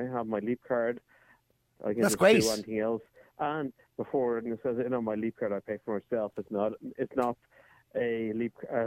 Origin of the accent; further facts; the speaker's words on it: Dublin, Leinster, Ireland; For someone who's born and bred in Dublin, Dublin City, I don't have a car.